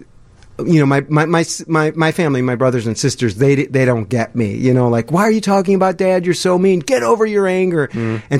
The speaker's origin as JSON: {"language": "English", "town": "Kenilworth", "region": "Illinois", "country": "United States", "tie": "born or raised there", "said": "I grew up in Kenilworth, which was a very small, wealthy community."}